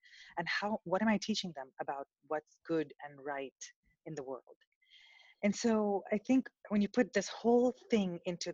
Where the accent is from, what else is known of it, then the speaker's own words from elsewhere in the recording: India; also born or lived in New York; now in United States; I'm originally from India, and I spent 5 years in New York